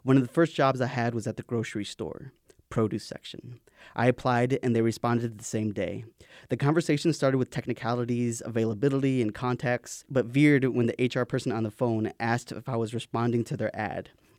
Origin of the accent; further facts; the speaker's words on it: West Liberty, Iowa, United States; So I grew up in West Liberty